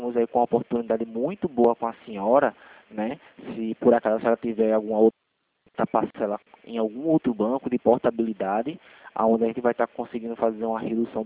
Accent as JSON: {"language": "Portuguese", "town": "Recife", "region": "Pernambuco", "country": "Brazil", "said": "Eu sou daqui do Recife"}